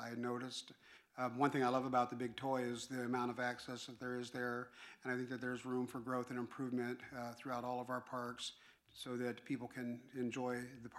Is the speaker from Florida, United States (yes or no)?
no; Portland, Oregon, United States; born there; also born or lived in Keizer; And I was born in Portland, Oregon in 1962 to a military man.